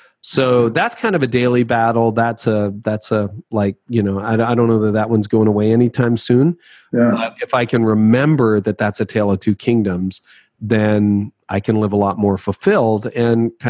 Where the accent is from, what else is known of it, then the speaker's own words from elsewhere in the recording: Canada; I don't own weapons. I'm Canadian.